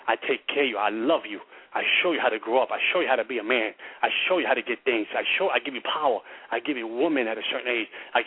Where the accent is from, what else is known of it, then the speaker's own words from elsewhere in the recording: New York City, New York, United States; I remember growing up in the South Bronx, in the cold streets of the South Bronx, that my neighbor was controlled by a gang.